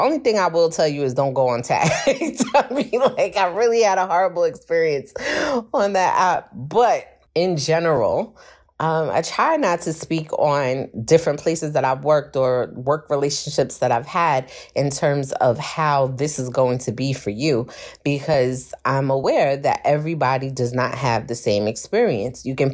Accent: Brooklyn, New York, United States; it was the first house that I saw that reminded me of where I grew up in Brooklyn.

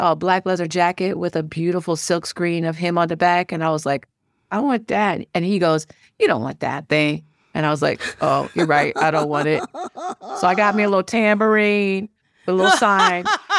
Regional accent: South East England, United Kingdom; I'm from Kent.

